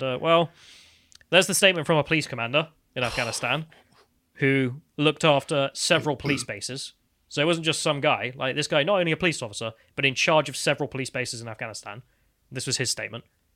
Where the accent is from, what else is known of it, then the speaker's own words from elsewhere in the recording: United Kingdom; So, as a British person, I'm just not interested.